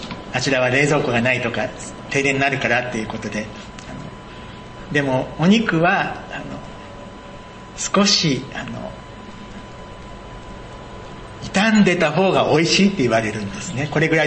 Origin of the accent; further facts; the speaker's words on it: Kyushu, Japan; moved away as an adult; also born or lived in Chiba; 私は南の方九州で育ちましたけども、ある時大学でそして千葉で進学校に学ぶようになってから、